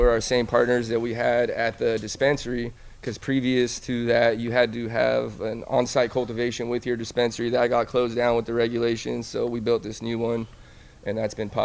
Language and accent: English; Granada Hills, California, United States; I'm from Granada Hills. We've been growing weed out there, a lot of OG out there for a long time.